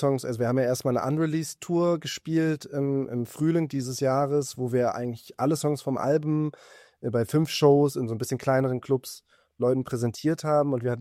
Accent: Berlin, Germany; wir sind in Berlin groß geworden, haben irgendwie viel auch Türkei, Istanbul-Bezug

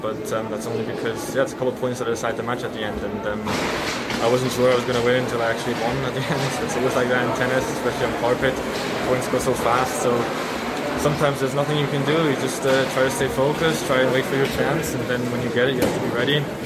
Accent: Switzerland; I grew up in Switzerland where we also have carpet in winter, so I'd say I'm used to playing on carpet.

